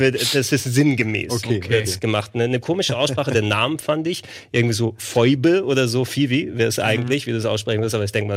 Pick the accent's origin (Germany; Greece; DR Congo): Greece; German is a second language; dass ich einfach von der Mitte Griechenlands 7,5 Kilometer zu mir als nordischer Berggrieche brauche